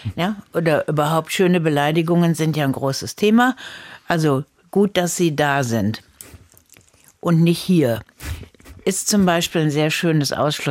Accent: Rhineland, Germany; born there; ich bin im Rheinland geboren an einem Karnevalssonntag, da macht man was mit.

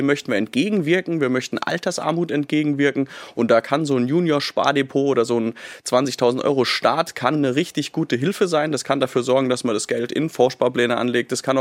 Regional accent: Rhineland-Palatinate, Germany; Ich bin Pfälzer, das wissen Sie. Meine Heimat ist die Pfalz und ich habe in Kaiserslautern sehr viel Zeit meines Lebens verbracht.

